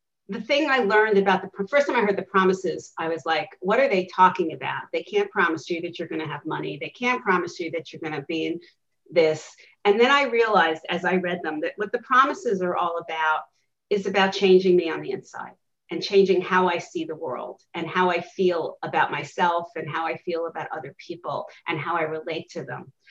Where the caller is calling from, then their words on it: Alexandria, Virginia, United States; And I'm speaking from Alexandria, Virginia.